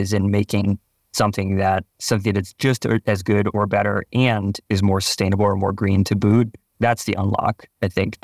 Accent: Nantucket, Massachusetts, United States; I grew up on the East Coast in Massachusetts. I'm a Nantucketer, an island boy.

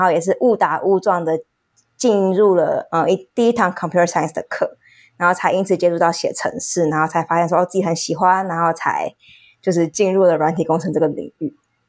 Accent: Taiwan; 我是在台湾出生长大的，

